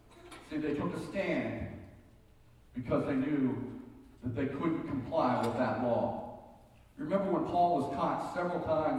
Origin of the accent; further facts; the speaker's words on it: California, United States; I had a pastor in Texas get all over me because I was from California and we voted in Arnold.